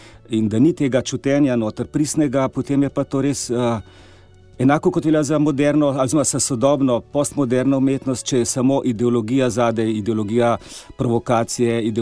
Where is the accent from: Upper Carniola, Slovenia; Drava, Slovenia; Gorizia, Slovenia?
Upper Carniola, Slovenia; Kranj; Imamo pa v Kranju, v mojem rojstnem kraju, rekel, manjšo katedralo